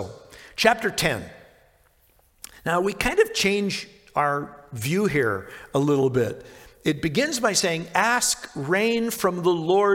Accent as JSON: {"language": "English", "region": "Minnesota", "country": "United States", "tie": "born or raised there", "said": "where I grew up in the Midwest, because I grew up in rural Minnesota"}